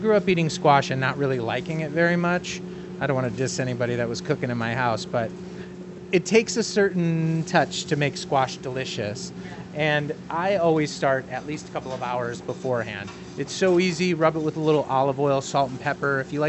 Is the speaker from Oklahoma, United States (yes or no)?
no; Chicago, Illinois, United States; I grew up in Chicago. I was a meat-eating kid, pretty normal.